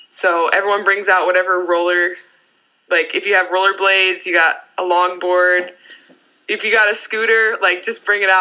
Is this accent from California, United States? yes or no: no; Brookville, Ohio, United States; I want you to know that I actually, part of my life, I grew up in Ohio.